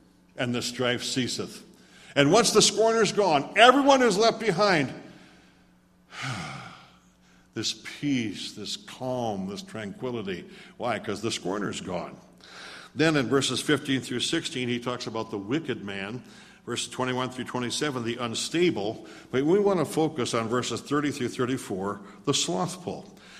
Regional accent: South Dakota, United States; You know, I was raised in South Dakota with wide open spaces.

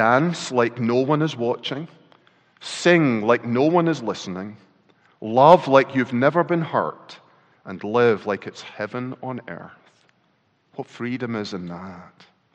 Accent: Scotland, United Kingdom; Culture. I'm Scottish.

